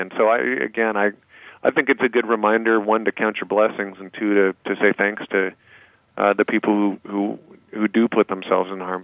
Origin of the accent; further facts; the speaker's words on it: Port Angeles, Washington, United States; You know, when I was a kid growing up in Port Angeles, I played soccer.